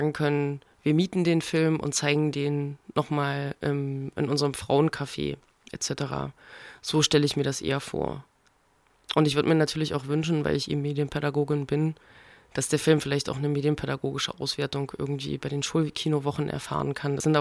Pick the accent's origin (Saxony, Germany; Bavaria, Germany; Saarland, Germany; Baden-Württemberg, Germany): Saxony, Germany; Leipzig; Als Leipziger Filmemacherin